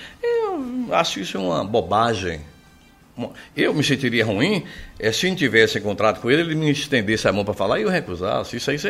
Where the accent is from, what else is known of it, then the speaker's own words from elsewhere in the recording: Itabuna, Bahia, Brazil; Eu sou de Ferradas. Depois eu fui morar no São Caetano.